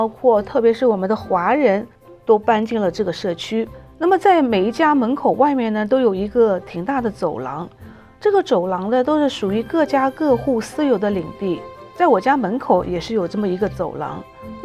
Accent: Chile; now in United States; 我跟随父母从南美洲智利移民到美国已经很多年了

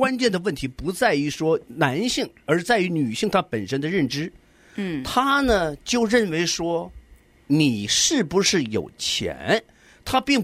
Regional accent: Northeast China, China; 那特别是我们东北人，几乎我们的整个冬天都是陪着雪花，然后一起经历过这个严寒的冬天的考验的。

